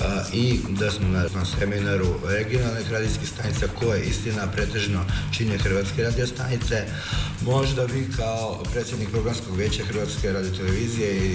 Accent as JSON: {"language": "Serbian", "country": "Serbia", "said": "ja sam iz Srbije"}